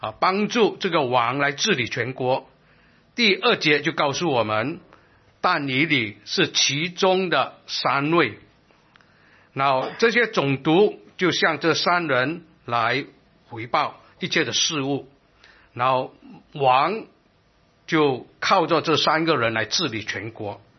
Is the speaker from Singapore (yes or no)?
yes; Singapore; 说新加坡的政治，我来自新加坡